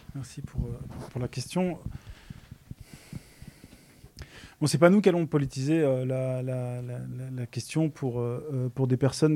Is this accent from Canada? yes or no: no; Toulouse, Occitanie, France; ici à Toulouse, je prends un exemple toulousain parce que moi je suis de Toulouse